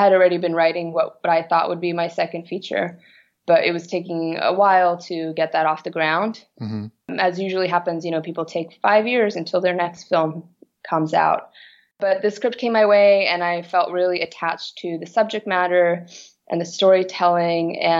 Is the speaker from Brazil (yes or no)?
yes; Brazil; now in New York, United States; especially growing up in Brazil